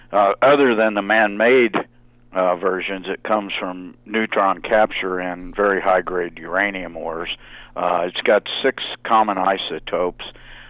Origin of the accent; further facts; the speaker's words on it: New Mexico, United States; Trinity Site, New Mexico, mm-hmm. my home state, in 1945.